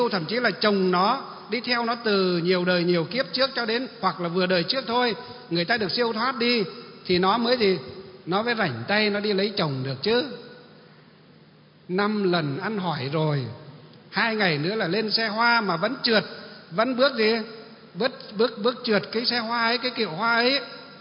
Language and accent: Vietnamese; Kim Bôi, Hòa Bình, Vietnam; Thì người ta hỏi là quê ở đâu, tôi bảo Kim Bôi Hòa Bình. Thì người bảo ô Kim Bôi là dân tộc Mường à? Bảo vâng, tôi dân tộc Mường.